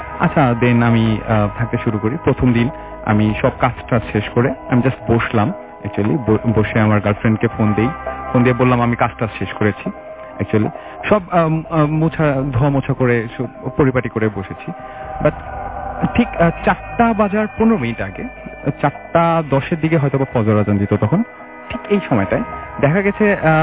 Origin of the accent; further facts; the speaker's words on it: Dhaka Division, Bangladesh; আমি ছোটবেলা থেকে যেখানে বড় হয়েছি জায়গাটা অ্যাকচুয়ালি মান্ডা এবং রাজারবাগ এর মধ্যবর্তী একটা স্থান, খুব নির্জন এলাকা।